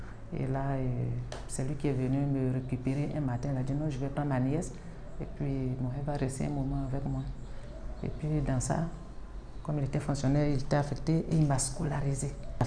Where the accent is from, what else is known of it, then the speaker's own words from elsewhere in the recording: Komokonwa, Vallée du Bandama, Côte d’Ivoire; born there; Je suis née à Komokonwa. C'est un peu loin, écrit, dans la région de Sakassou.